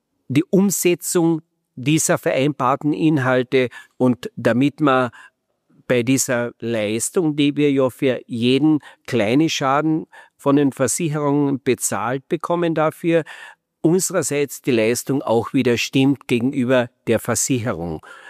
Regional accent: Carinthia, Austria; bei uns zu Hause in Kärnten.

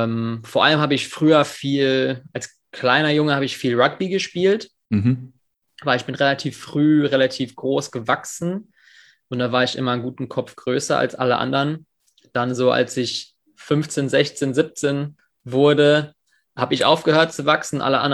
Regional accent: England, United Kingdom; Ich bin in England in der Schule aufgewachsen und da sind die Möglichkeiten mit Sport einfach viel, viel größer.

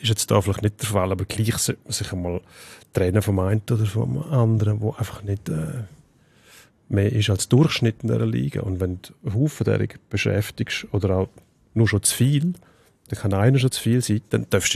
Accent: Switzerland; Ist leider ein Vorgang, der nicht unüblich ist bei uns in der Schweiz.

